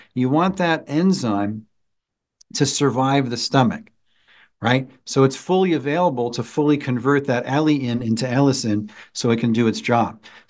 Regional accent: New York, United States; Well, I'm Italian. I grew up Italian in New York.

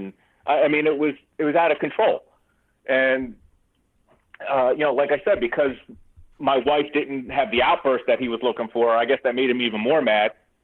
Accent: Monroe, United States; I called my hometown police, Monroe, asked them to go to my house and check on my family.

